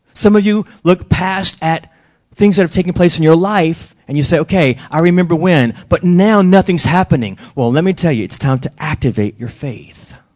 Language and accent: English; New Orleans, Louisiana, United States; Growing up in New Orleans, and I'm sure other places, we loved fireworks.